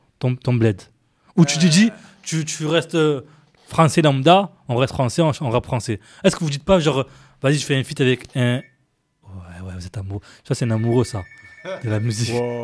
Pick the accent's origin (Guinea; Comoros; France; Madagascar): Comoros; Artiste et surtout comorien, comme j'aimais le répéter